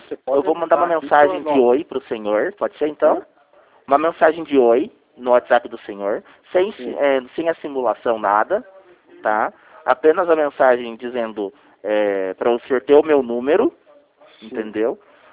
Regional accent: Curitiba, Paraná, Brazil; Eu sou de Curitiba.

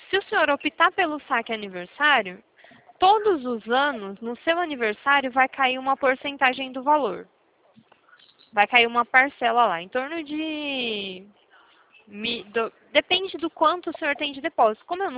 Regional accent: Rancharia, São Paulo, Brazil; Ah, eu sou de Rancharia.

